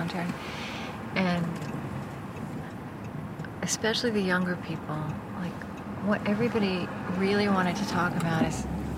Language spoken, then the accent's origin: English; Oklahoma, United States; now in Minnesota, United States; Well, we live in Minnesota. In Minnesota. I grew up in Oklahoma.